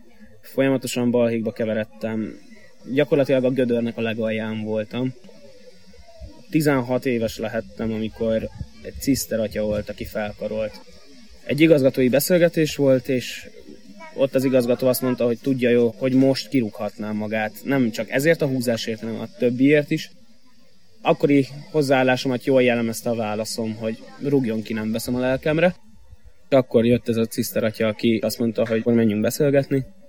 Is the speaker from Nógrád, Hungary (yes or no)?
no; Soroksár, Budapest, Hungary; born there; harmadéves szeminarista, most végzem a harmadévet. 93-ban születtem Soroksáron. A családom alapvetően egy katolikus vallásos család, még most is.